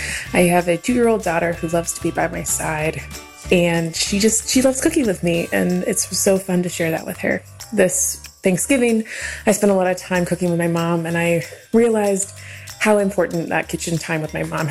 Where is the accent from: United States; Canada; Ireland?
United States; Bloomington, Indiana; I'm from Bloomington, Indiana.